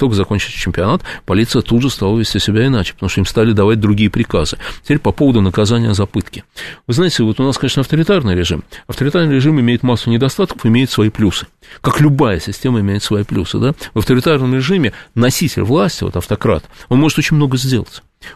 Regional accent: Moscow, Russia; как москвич

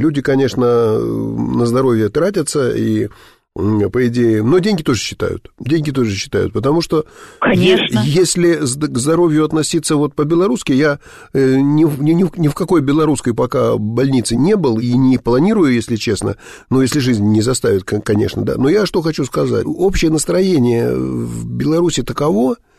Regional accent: Far East, Russia; Я как дальневосточник отлично знаю. Черемшу собирают у нас тоже на Дальнем Востоке.

